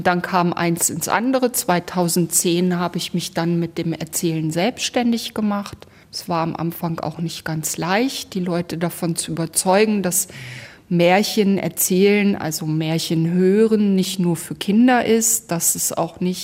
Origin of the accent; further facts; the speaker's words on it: Hesse, Germany; born there; Ich bin in der Grimm-Heimat Nordhessen geboren, in einer scharfen Kurve